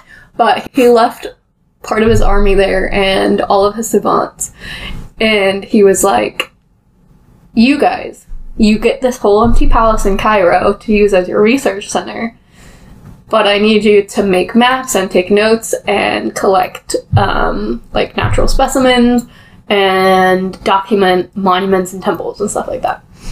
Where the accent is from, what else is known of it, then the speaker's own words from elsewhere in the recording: England, United Kingdom; That's the British language in me coming out. Guys, I grew up in England.